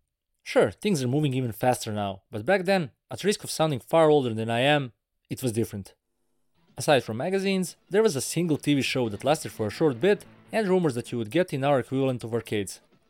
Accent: Serbia; as I grew up in Serbia, it never reached me.

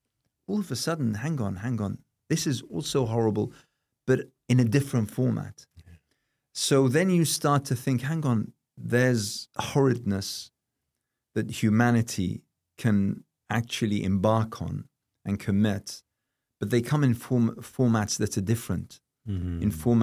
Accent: Iraq; English is a second language; whether they be in Iraq, in my home country

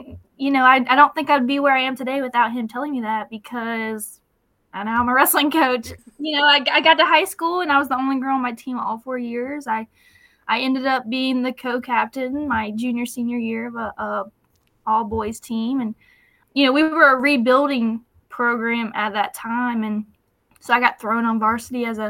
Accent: Greenville, South Carolina, United States; Yeah. I'm from Greenville, South Carolina, so I wrestled at Blue Ridge High School.

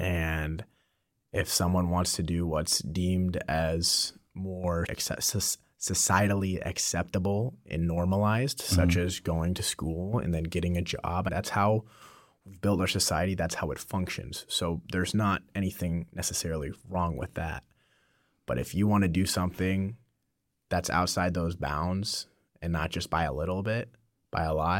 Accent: Missouri, United States; now in Florida, United States; And I'm from Missouri. I moved out to Florida.

